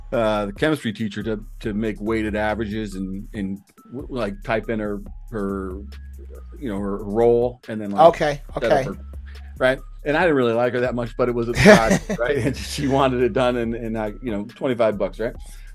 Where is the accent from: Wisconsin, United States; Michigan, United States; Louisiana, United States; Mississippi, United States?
Michigan, United States; Detroit; I grew up in Detroit, Michigan, just outside Detroit, Michigan.